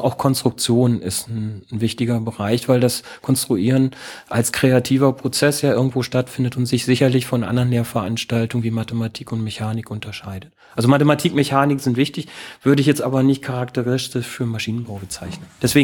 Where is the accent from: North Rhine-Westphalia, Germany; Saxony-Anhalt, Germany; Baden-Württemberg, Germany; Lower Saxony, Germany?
Lower Saxony, Germany; Ich komme aus Niedersachsen, meine Eltern haben einen landwirtschaftlichen Betrieb.